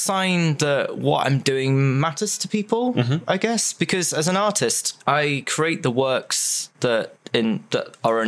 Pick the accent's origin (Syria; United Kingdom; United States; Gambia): United Kingdom; No, I'm from the UK, but I don't really see myself as British or anything. I just see myself as an international citizen